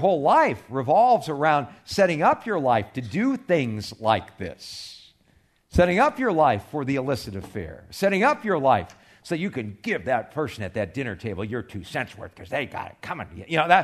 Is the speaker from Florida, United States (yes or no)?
no; California, United States; We used to play in lemon and orange orchards when I was growing up in California.